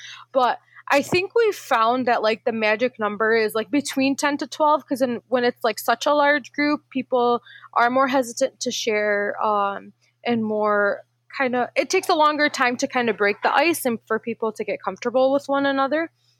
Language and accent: English; United States; As an American Muslim, someone who was born and raised here and is just as American as everyone else